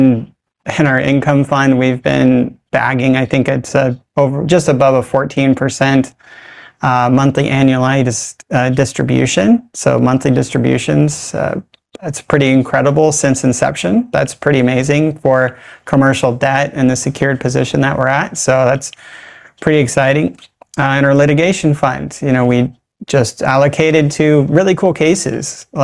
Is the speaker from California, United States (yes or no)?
yes; California, United States; now in Honolulu, United States; And I'm from California. I mean, I live in Honolulu now